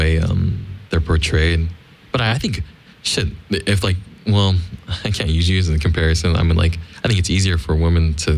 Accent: Philippines; Like if you think about like in like Latino culture or like I'm Filipino, like in that culture or like Asian culture

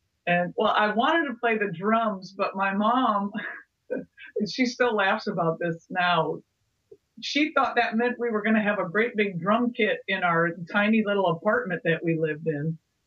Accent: Midwest, United States; growing up in the Midwest, it's a marching band is king

